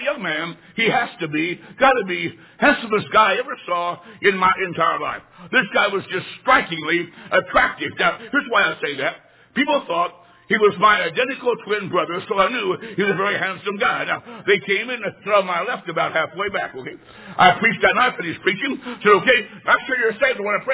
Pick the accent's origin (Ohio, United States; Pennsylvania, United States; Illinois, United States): Illinois, United States; When I was in college, I'm from Illinois.